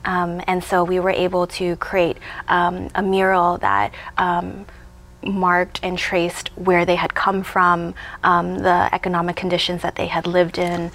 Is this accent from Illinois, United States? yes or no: yes; Chicago, Illinois, United States; my whole life I grew up in Chicago and I wanted to go back to Vietnam